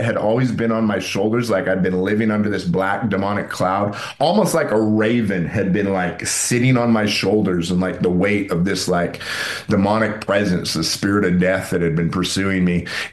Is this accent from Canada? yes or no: yes; Alberta, Canada; I grew up in Alberta. My parents live in a small town called, well, outside of the town called Warburg. It's in the bush. It's about an hour outside of Edmonton. And so that's my stomping grounds, around Edmonton, outside, in the country.